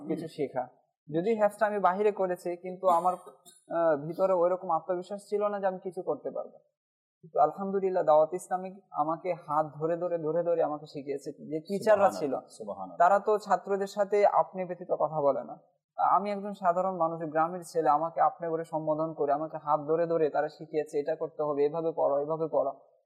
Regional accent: Netrokona, Mymensingh Division, Bangladesh; আমার বাড়ি হচ্ছে সেই নেত্রকোনা, আর আমি ভর্তি হয়েছি মুন্সিগঞ্জ।

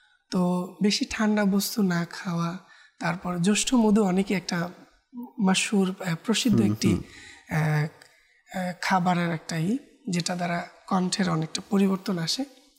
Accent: Dhaka, Dhaka Division, Bangladesh; also born or lived in Bagerhat / Khulna; তো সেখানে আমার গ্রামের বাড়ি, কিন্তু আমার যখন ছোট, যেহেতু আমার আব্বু বদলি হতেন চাকরি জীবনে, তো খুলনার পর থেকে ঢাকায় বদলি হওয়ার পর থেকেই ছোটবেলা থেকে ঢাকাতে বেড়ে ওঠা এবং এখন পর্যন্ত ঢাকায়।

